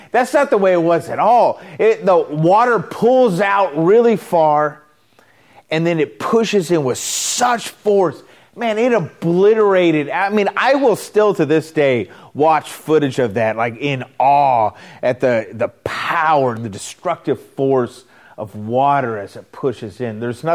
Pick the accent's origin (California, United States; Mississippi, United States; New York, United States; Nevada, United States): California, United States; Ventura; I grew up in Ventura. Now I know I'm back in Ventura. I was away for a lot of years, trust me. But I grew up surfing.